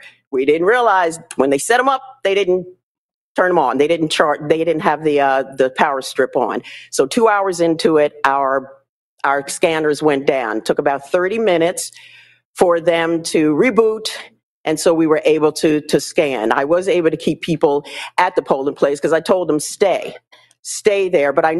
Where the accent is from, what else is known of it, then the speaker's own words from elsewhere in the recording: Goodyear, Arizona, United States; I'm from Goodyear.